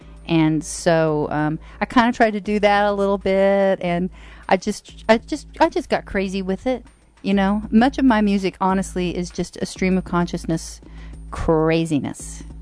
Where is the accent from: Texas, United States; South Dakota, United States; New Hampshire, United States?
Texas, United States; You know, I'm a Texan. My people have been in Texas for a really long time. I, you know, grew up going to church.